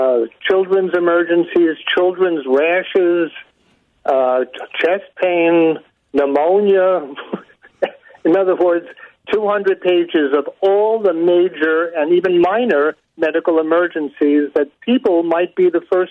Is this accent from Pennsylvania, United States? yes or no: no; Brooklyn, New York, United States; although as I'm from Brooklyn, like … it's in my blood to yell and scream.